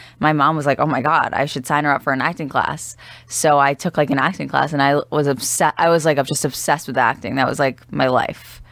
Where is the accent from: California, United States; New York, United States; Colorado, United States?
New York, United States; No, I'm from New York, so I feel like I have like that New York hustle.